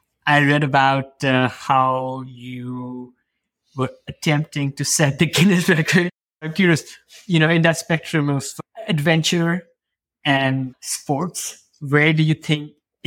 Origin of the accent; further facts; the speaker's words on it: India; I come from a country, I was raised in India, and people are always looking for ways to get around.